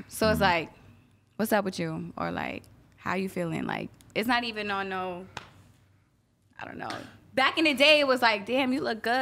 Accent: Guyana; I'm Guyanese, so I'm West Indian

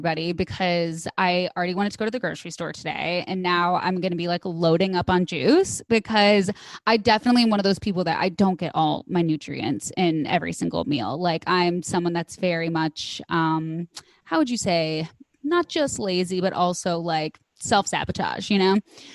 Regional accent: Midwest, United States; I grew up in the Midwest eating whatever every other teenager was eating.

